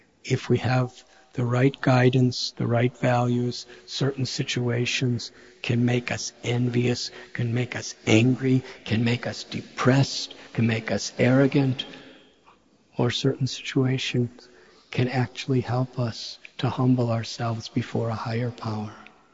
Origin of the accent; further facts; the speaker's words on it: United States; When I was a little boy growing up in America in the 1960s, a teenager, it was a turbulent time.